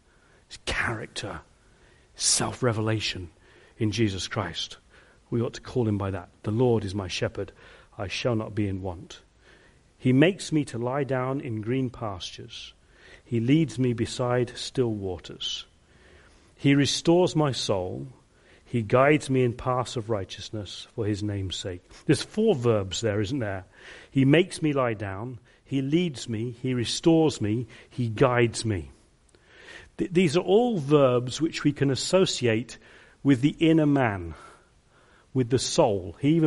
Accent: England, United Kingdom; I am English, honest.

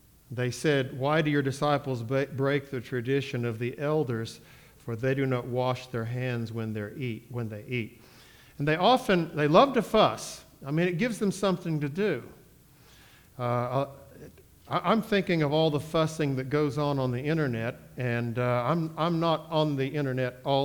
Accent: United States; I grew up right on the Ohio River, and the people who lived in Ohio would say the number after 8 is 9.

